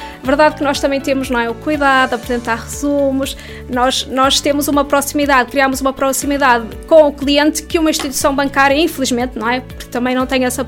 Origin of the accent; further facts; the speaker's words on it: Arcos de Valdevez, Norte, Portugal; em Arcos de Valdevez, que é a minha terra natal, com todo orgulho